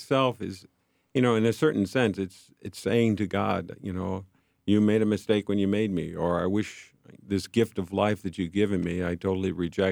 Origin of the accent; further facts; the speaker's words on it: Seattle, Washington, United States; also born or lived in Huntsville, United States / Houston, United States; No, I grew up mostly in Seattle, actually, all over. My dad worked for Boeing, and we moved to Huntsville, Alabama, and Houston, Texas, and then back to Seattle.